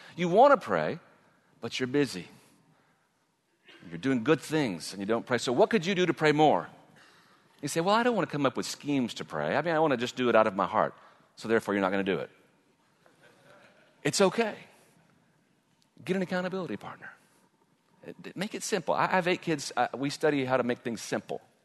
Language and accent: English; Allen, Texas, United States; I'd never been out, you know, very far from my hometown of Allen, Texas.